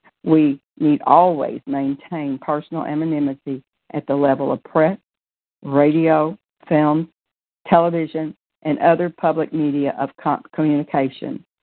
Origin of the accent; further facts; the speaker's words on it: Pensacola, Florida, United States; I'm from Pensacola, Florida, and recovered by God's grace.